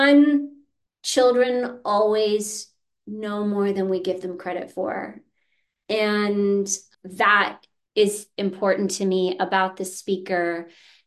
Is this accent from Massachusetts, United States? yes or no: yes; Massachusetts, United States; I grew up outside Boston, so I grew up in the northeastern United States, but my parents' families are located in the South